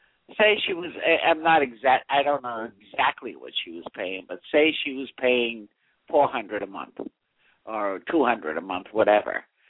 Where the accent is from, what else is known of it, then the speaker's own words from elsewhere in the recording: Massachusetts, United States; I'm ashamed to say I'm from Massachusetts. Because now we are not the leading state in protecting our children.